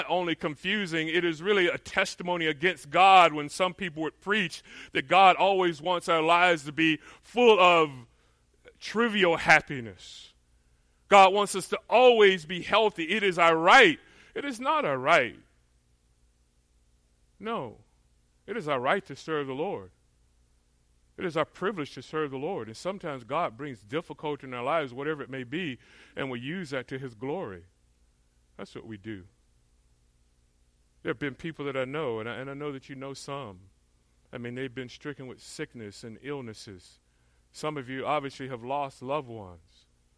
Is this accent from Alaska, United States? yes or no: no; Florida, United States; now in California, United States; You know, I grew up in Florida, and we were known, certain things that we're known for here in California, natural disasters, but if you know Florida, we're known for hurricanes, hurricanes.